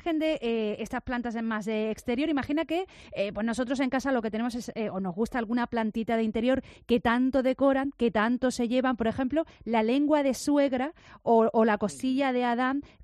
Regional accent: Álora, Andalusia, Spain; Que yo soy de Álora

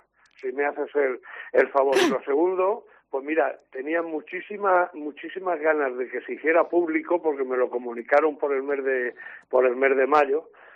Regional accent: Yecla, Region of Murcia, Spain; Yo soy yeclano de pura cepa, me siento yeclano por los cuatro costados, soy amante de mi pueblo de principio afín.

